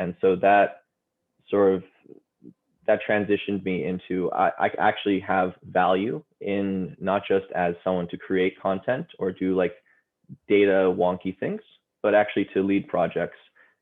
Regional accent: Boston, Massachusetts, United States; So I grew up around Boston and grew up in a family of like artists and a carpenter and sort of like blue collar.

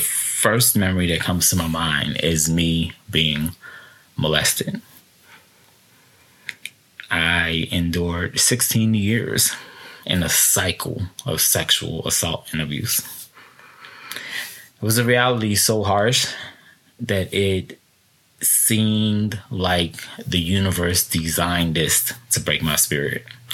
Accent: United States; I am Puerto Rican. I grew up around Puerto Ricans and African Americans.

